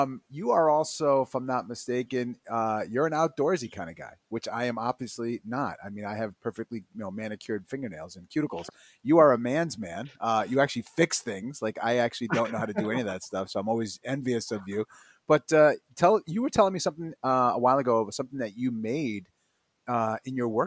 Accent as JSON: {"language": "English", "region": "New England", "country": "United States", "said": "I'm obviously from New England."}